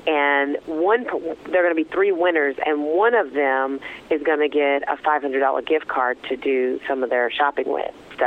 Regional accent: the South, United States; I grew up in the South. So in the South, you know, we tend to fry everything, vegetables and meat.

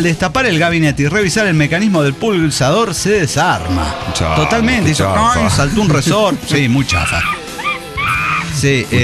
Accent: Honduras; now in United States; Y yo soy hondureño, o sea, patá en el culo.

